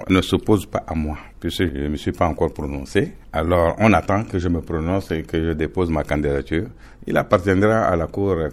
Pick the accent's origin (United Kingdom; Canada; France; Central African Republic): Central African Republic; chez nous en République centrafricaine.